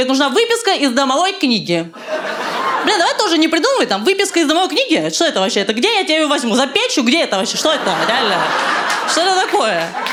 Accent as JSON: {"language": "Russian", "region": "Moscow", "country": "Russia", "tie": "born or raised there", "said": "я москвичка, я всю жизнь живу в Москве. Я люблю свой город, реально. Я всю жизнь хожу по Москве"}